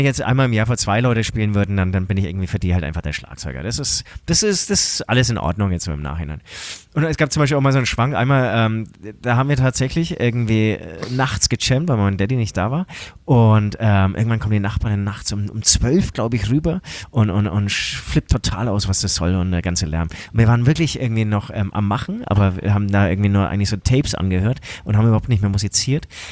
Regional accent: Herzogenaurach, Bavaria, Germany; Und zwar, ich komme aus Herzogenaurach, wie ihr alle wisst, inzwischen.

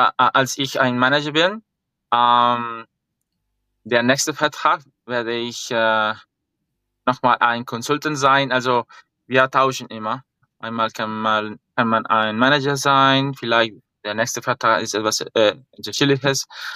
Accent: Bogotá, Colombia; German is a second language; Also ich bin Kolumbianer, ich bin in Bogota geboren. Ich habe Deutsch in ein deutsches Haus in Cartagena, Kolumbien gelernt.

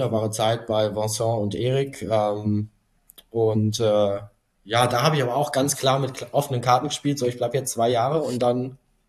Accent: Cologne, North Rhine-Westphalia, Germany; ich komme ja aus Köln, war Düsseldorf erreichbarer. Und ich war noch nicht bereit, irgendwie wegzuziehen.

